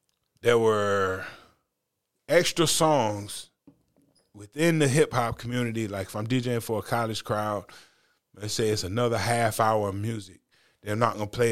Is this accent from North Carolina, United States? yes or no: yes; Greensboro, North Carolina, United States; But I'm coming from Greensboro, an area that got